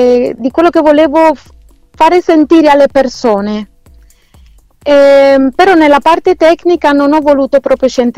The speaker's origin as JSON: {"language": "Italian", "country": "Cuba", "second_language": "Italian", "lives_now": "Italy", "said": "Sono cubana, allora, essendo latinoamericana e le mie radici sono latinoamericane"}